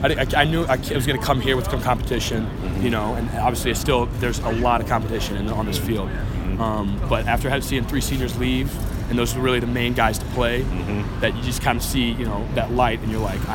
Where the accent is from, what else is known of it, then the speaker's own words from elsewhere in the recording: St. Charles, Missouri, United States; I'm from St. Charles.